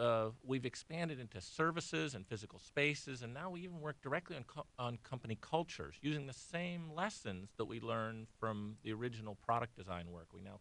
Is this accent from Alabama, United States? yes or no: no; Akron, Ohio, United States; You know, I'm originally from Akron, Ohio, where there were these companies that ruled the tire industry worldwide.